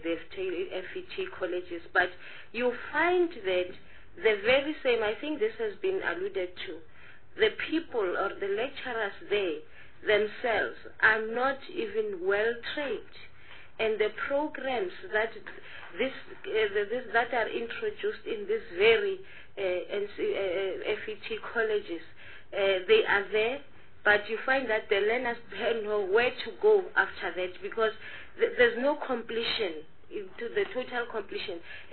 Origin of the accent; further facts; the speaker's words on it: Mpumalanga, South Africa; For instance, I come from Mpumalanga